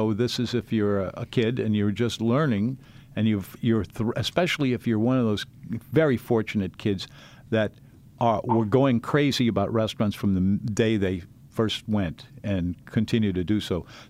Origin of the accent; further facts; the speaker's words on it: New Orleans, Louisiana, United States; born there; Did you know I was born on Mardi Gras? I really was, and I was delivered by a doctor who was also a jazz musician.